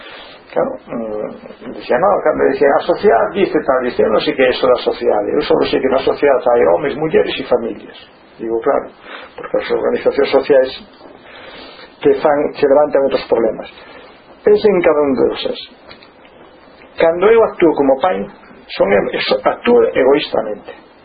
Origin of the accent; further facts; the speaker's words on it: Lugo, Galicia, Spain; eu son de Lugo, iba desde o meu un barrio, o meu colexo que me quedaba ao centro, e caminhando, íbamos todos.